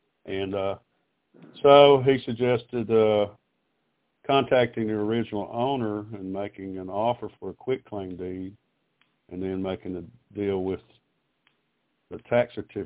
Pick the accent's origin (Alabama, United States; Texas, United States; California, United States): Alabama, United States; I'm from Alabama.